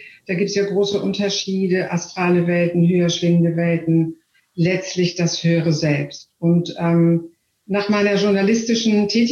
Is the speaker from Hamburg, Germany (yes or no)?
yes; Hamburg, Germany; Ich bin Hamburgerin und liebe Hamburg sehr.